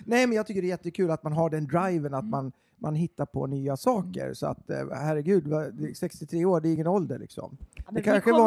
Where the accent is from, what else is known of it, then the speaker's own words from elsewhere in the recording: Gävle, Gävleborg County, Sweden; jag kommer ju från Gävle. Det är en mindre stad.